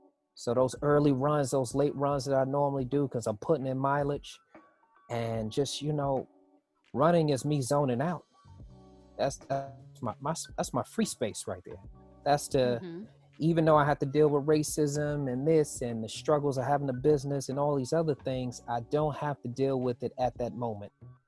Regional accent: Brooklyn, New York, United States; also born or lived in North Carolina; I'm 41 years old, and I grew up in Brooklyn. I was born in North Carolina, and I spent many summers in North Carolina.

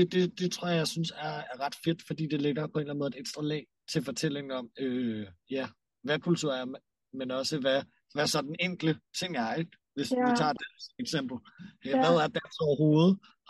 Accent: Copenhagen, Capital Region of Denmark, Denmark; jeg er født og opvokset i Store København, og er meget rundet af især København, og med alt det pulserende liv, der på en eller anden måde er der.

